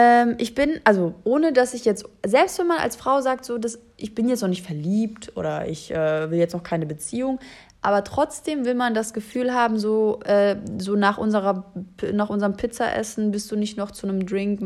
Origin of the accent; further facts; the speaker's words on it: Kassel, Hesse, Germany; Ich bin in Kassel Waldau groß geworden.